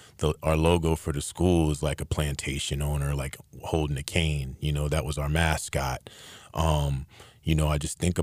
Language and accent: English; Virginia, United States; also born or lived in North Carolina; like I grew up in Northern Virginia and a big part of North Carolina.